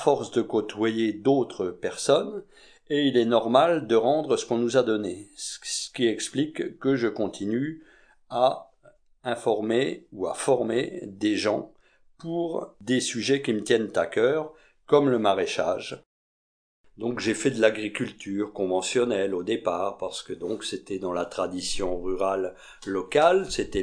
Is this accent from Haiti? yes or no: no; Saint-Père, Bourgogne-Franche-Comté, France; donc je suis originaire de Saint-Père, près de Vézelay, en Bourgogne. Je suis fils et petit-fils d'agriculteurs.